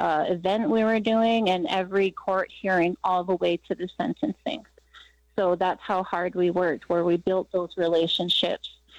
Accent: Montana, United States; And also I go back for awareness walks in my hometown on the Blackfeet Reservation.

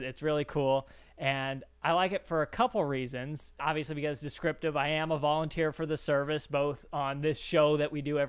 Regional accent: United States; I love public lands. I'm an American. These are my lands and I'm proud of them.

